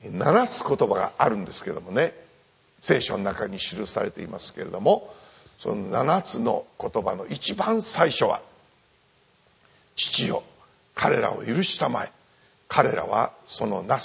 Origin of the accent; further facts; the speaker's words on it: Inashiki, Ibaraki, Japan; どこのご出身ですかと聞かれます。これは茨城県の霞ヶ浦の南の方にあります、稲敷市というところです。